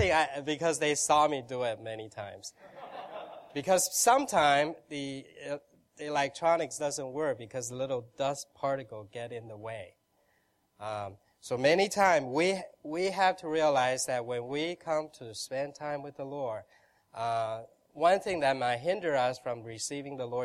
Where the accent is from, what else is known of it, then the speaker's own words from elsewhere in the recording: New York City, New York, United States; I'm from New York City.